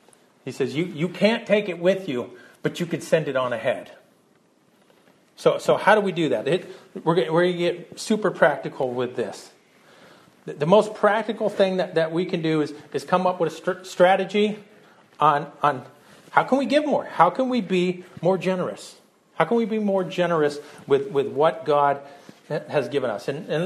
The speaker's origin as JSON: {"language": "English", "region": "Louisiana", "country": "United States", "tie": "born there", "said": "I was born in Louisiana, so I can talk about that myself."}